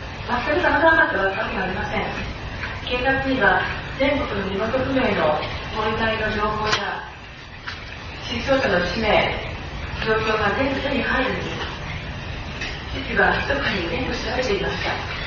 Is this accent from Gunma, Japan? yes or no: no; Yamanashi, Japan; 私は山梨県の人間です。関東なんです。